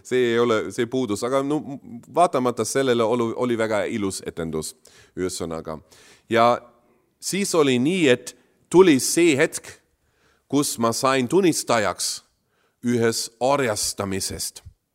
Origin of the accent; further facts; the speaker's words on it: Germany; accent: German; Estonian is a second language; Ma tean, et see kõlab hirmsasti, kuid mul on ju saksa aktsent ka veel